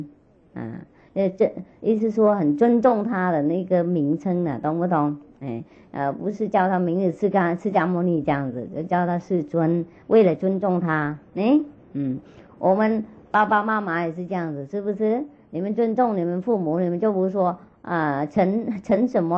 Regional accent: China; 就是因为我们中国人啊、有一些人学

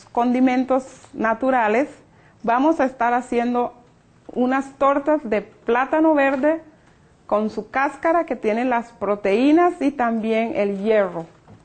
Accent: Puerto Viejo, Limón, Costa Rica; Vengo de la zona de Talamanca, Limón, Puerto Viejo, el Jardín de las Américas.

